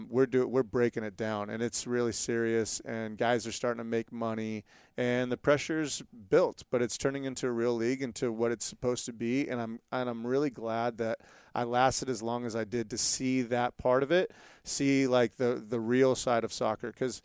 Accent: California, United States; So I grew up in Southern Cal. I grew up near the ocean, but I was more like a boogie boarder when I was young.

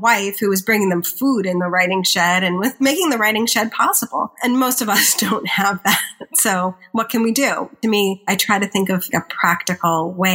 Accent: Los Angeles, California, United States; now in New York City, United States; And I grew up in Los Angeles and I live in New York City.

